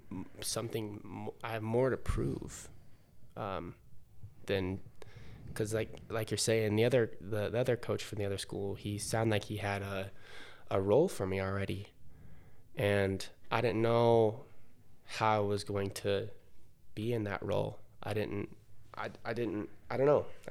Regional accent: Utah, United States; But, I mean, I'm from Utah, so we kind of have that, not really per se in our backyard

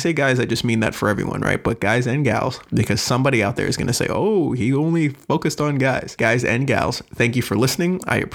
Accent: New York, United States; So that's why I mean, look, I'm from Long Island.

